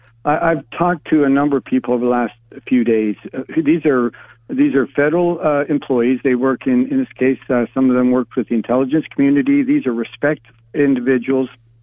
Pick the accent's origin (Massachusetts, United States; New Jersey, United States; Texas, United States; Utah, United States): Utah, United States; Salt Lake City; And when you see cities like my hometown of Salt Lake City